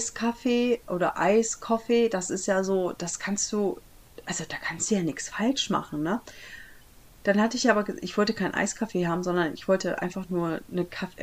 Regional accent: Michigan, United States; Und wenn die mich da jetzt fragen, woher ich komme, dann werde ich auch sagen, ja, aus Michigan. Ja, natürlich komme ich aus Michigan.

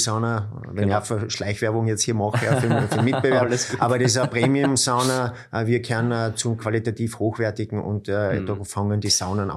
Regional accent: Obdach, Styria, Austria; Ich komme ursprünglich aus der Obersteiermark, Obdach, das ist ein Raum Judenburg, Red Bullring. Mhm. Meine Eltern haben eine Landwirtschaft, auf der bin ich aufgewachsen.

